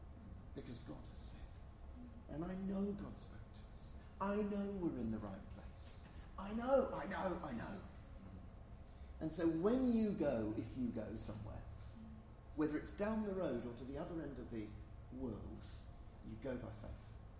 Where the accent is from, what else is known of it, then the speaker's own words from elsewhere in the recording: Coventry, West Midlands, United Kingdom; now in Paris, France; And I come from Coventry, and Coventry is a small city.